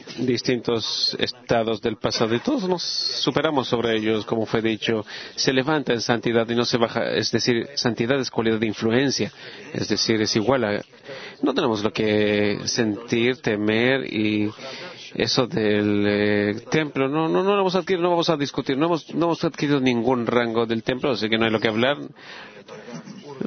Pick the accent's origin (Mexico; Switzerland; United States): Switzerland; de Suiza.